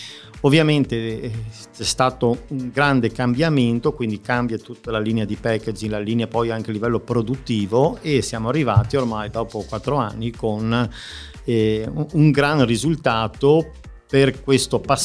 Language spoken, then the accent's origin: Italian; Padua, Veneto, Italy; E poi io sono di Padova